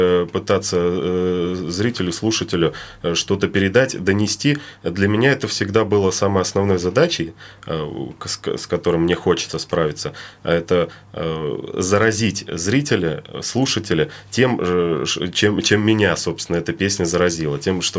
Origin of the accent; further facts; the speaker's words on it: Nizhny Novgorod, Nizhny Novgorod Oblast, Russia; а тем более я вырос на Волге, как бы, то есть здесь, в Нижнем Новгороде.